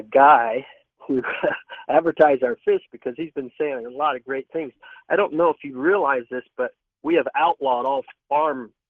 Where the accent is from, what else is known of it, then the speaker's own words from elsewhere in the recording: Japan; now in United States; I was born and raised in Japan and as a missionary kid, so I speak fluent Japanese.